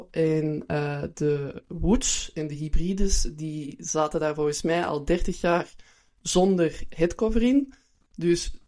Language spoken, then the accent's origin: Dutch; Belgium; Ook voor ons als Belgen.